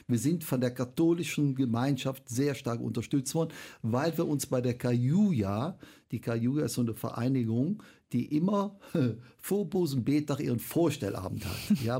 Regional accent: Cologne, North Rhine-Westphalia, Germany; ich komme aus St. Quirinus, Köln-Mauernheim, das ist der kleinste Stadtteil Kölns.

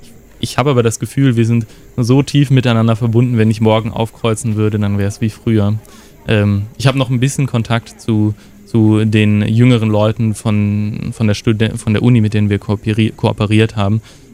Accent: Cologne, North Rhine-Westphalia, Germany

